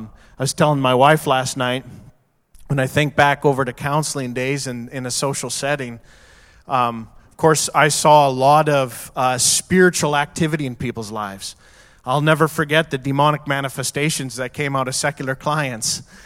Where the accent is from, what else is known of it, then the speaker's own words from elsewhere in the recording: Alberta, Canada; I took it for granted when I grew up in Alberta and was a couple-hour drive from the Rocky Mountains.